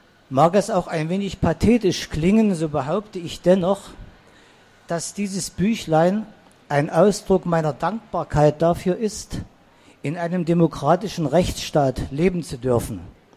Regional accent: Dresden, Saxony, Germany; Aus Zorn über dieses Zerrbild meiner Heimatstadt

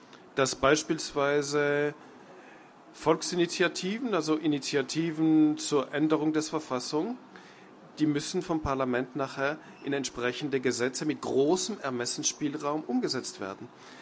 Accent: Switzerland; Ich bin als Schweizer, der diese direkte Demokratie sehr genau verfolgt

